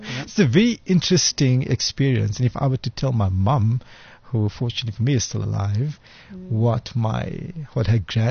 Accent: Cape Town, Western Cape, South Africa; born or raised there

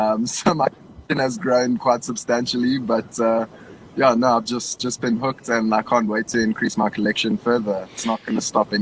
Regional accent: Durban, KwaZulu-Natal, South Africa; born there; Shucks, so I was born in Durban

